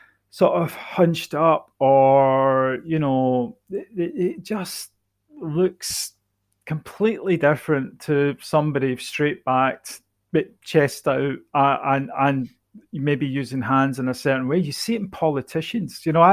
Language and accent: English; United Kingdom; And being British, you've got a healthy level of skepticism, haven't you?